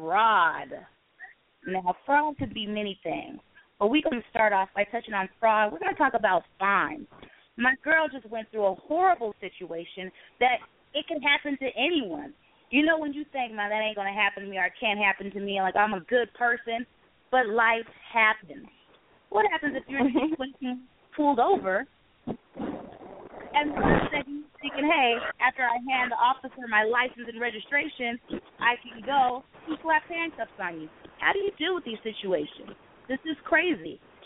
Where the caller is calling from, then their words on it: Las Vegas, Nevada, United States; I'm calling straight out of Las Vegas.